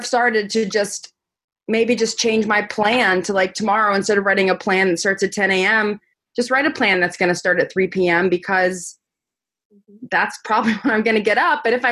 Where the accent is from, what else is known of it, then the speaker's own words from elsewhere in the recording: New York, United States; I'm from New York, so it's cold outside and I just like do not want to hustle.